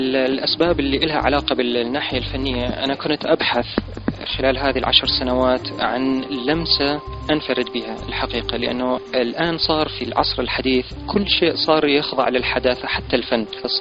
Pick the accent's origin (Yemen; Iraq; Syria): Iraq; Mosul, Nineveh; moved away as an adult; now in Jordan; أكيد هم من مدينتي، من مدينة الموصل الحادبة